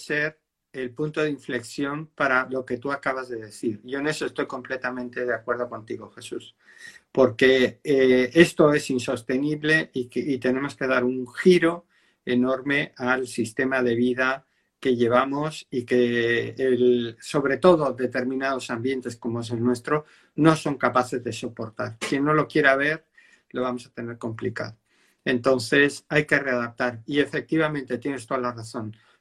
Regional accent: Galicia, Spain; has tomado Galicia y te has topado con que yo soy gallego

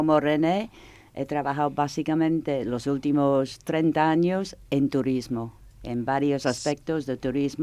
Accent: Kuwait; Spanish is a second language; also born or lived in England; now in Spain; yo soy inglesa, aunque me crié en el Medio Oriente, en Kuwait. Me vine a España hace justo hoy 51 años, casualidad, para pasar un verano.

